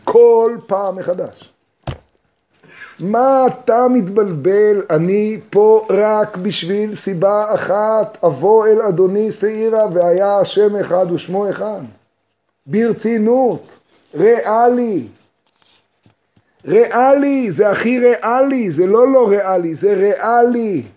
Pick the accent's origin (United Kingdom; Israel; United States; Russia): United States; אמריקאי, שכמו שאני יושב פה עכשיו, גם הייתי יכול להיות לא עלינו מתבולל לגמרי